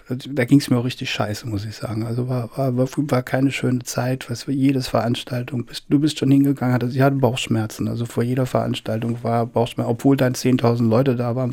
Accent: Rudow, Berlin, Germany; Ich bin eigentlich aus Rudow. Ich komme eigentlich aus der Gropiusstadt.

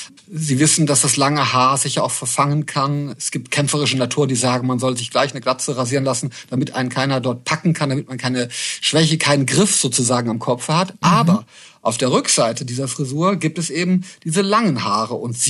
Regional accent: West Germany, Germany; als ich als Wessi in den frühen 90er Jahren in Ostdeutschland gearbeitet habe

